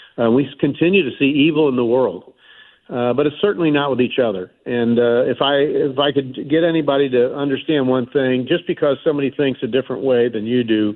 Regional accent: St. Louis, Missouri, United States; I'm from North City, St. Louis. And, you know, after my dad left when I was a year old, youngest of six

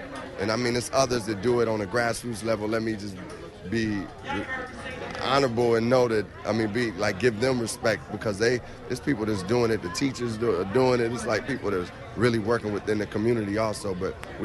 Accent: Chicago, Illinois, United States; I'm from Chicago, so I say it for the Cubs.

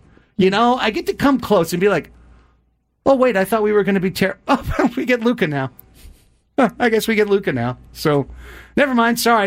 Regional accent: Long Beach, California, United States; now in San Diego, United States; I grew up in Long Beach. I've shed most of my childhood ties.

